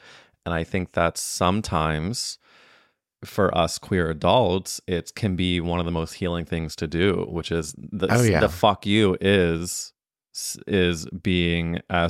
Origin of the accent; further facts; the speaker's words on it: Midwest, United States; especially when you're in a place like the South or where I grew up in the Midwest